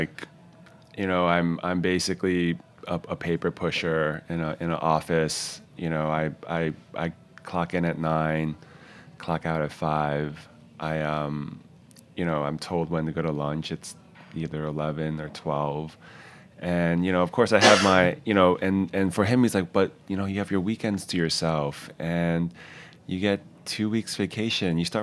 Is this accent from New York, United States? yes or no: yes; Queens, New York, United States; And I grew up essentially in Queens from like grade school like to high school, like a bulk of the years living in Queens.